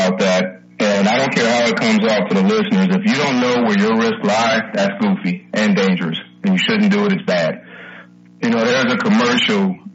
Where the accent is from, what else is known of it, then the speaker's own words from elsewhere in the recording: Detroit, Michigan, United States; I'm from Detroit, so I typically butcher things in the Spanish sense.